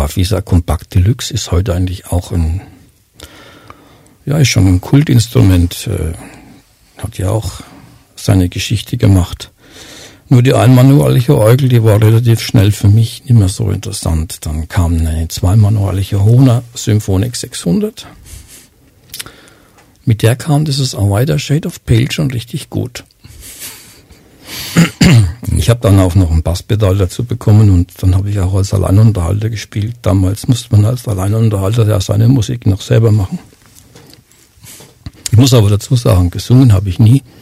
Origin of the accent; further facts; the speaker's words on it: Würzburg, Bavaria, Germany; accent: Franconian; Ich bin ein Unterfranke, man muss Gott für alles danken, sogar für einen Unterfranken, heißt es. Ich bin Würzburger, gebürtiger Würzburger.